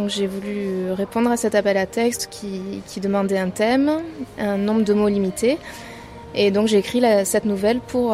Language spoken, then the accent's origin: French; Pernes-les-Fontaines, Provence-Alpes-Côte d'Azur, France; Alors j'ai 34 ans, je suis de Pernes-les-Fontaines.